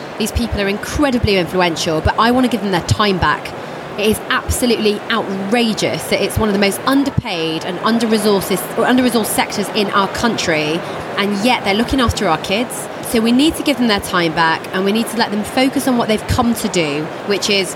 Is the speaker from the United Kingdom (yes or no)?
yes; United Kingdom; I care about Britain, I'm British, and I want all kids to be on